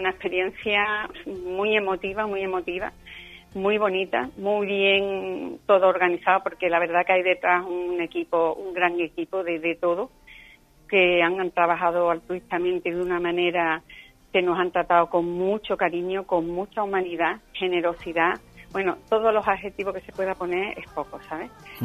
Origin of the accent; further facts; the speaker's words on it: Tarifa, Andalusia, Spain; Aquí ahora mismo en mi tierra, y fenomenal.